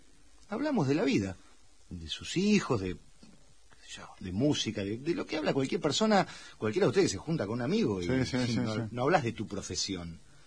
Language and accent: Spanish; Buenos Aires Province, Argentina; hablaba de mi infancia en el Parque Saavedra, con Estudiantes del Parque Saavedra.